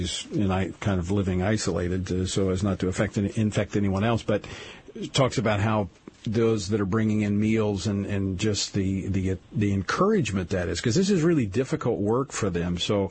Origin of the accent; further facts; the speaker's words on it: Louisiana, United States; my home state of Louisiana